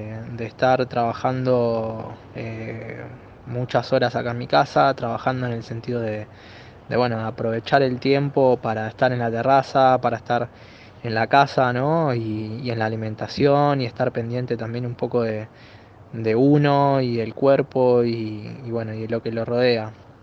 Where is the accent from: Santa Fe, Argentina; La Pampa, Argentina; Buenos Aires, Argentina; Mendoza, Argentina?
Buenos Aires, Argentina; soy vecino de Mataderos desde que nací, en ese sentido viví acá.